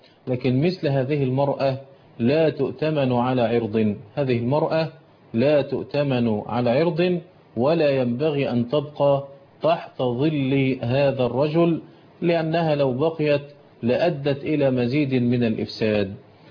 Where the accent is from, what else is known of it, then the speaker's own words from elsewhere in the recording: Egypt; وخاصة كما ذكرت إن عندنا في مصر الدفن غالبا لا يكون دفنا شرعيا